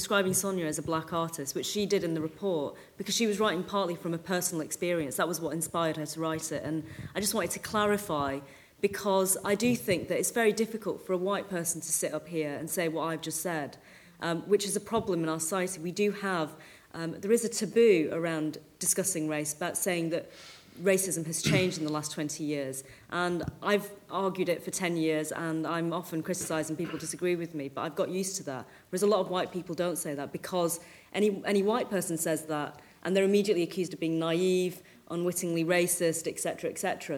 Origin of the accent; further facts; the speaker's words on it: Oldham, North West England, United Kingdom; I grew up in Oldham in the 1980s.